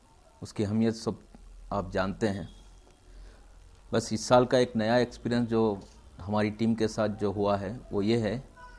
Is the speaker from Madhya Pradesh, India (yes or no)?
no; Umarabad, Tamil Nadu, India; उमराबाद का रहने वाला हूँ जो तमिलनाडु में है।